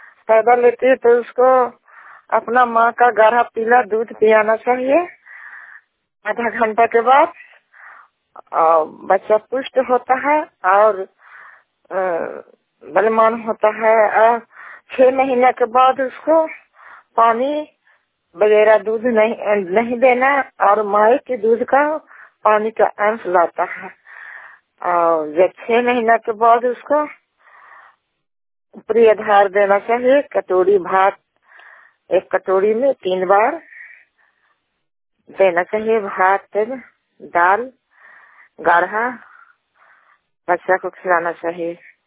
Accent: Bihar, India; छठी घोसी के रहने वाले हैं, थाना हिलसा जिला नालंदा के निवासी हूँ।

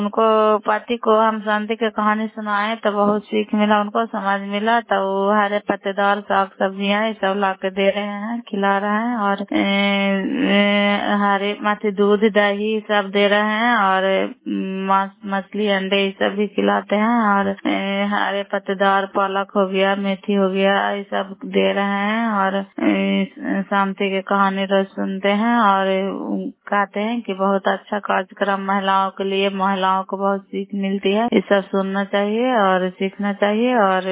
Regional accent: Makrauta, Bihar, India; नालंदा जिला कराय ब्लॉक मकरौता पंचायत कराय ब्लॉक की निवासी हूँ

